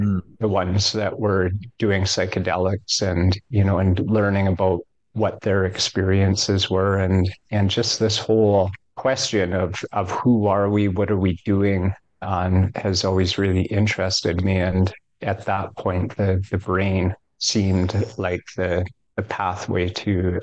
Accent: Revelstoke, British Columbia, Canada; born there; I was born in Revelstoke, BC. Small mountain town, and we worked in forestry and we built log homes.

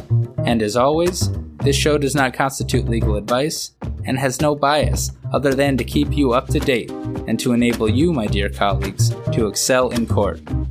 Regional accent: Florida, United States; also born or lived in New England; I'm actually from Florida, so when I did my time in the Northeast, that's what I call it.

